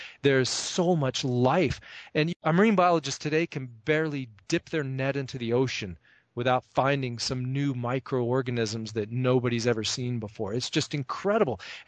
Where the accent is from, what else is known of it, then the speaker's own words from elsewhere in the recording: the South, United States; I grew up in the South in a country that is obsessed with race.